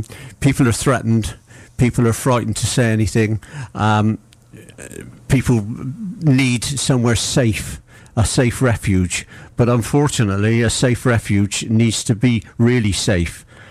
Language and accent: English; Bristol, South West England, United Kingdom; born there; I was born in Bristol. I was born in the Ashley Ward quite a few years ago, but I'd rather not actually say how many.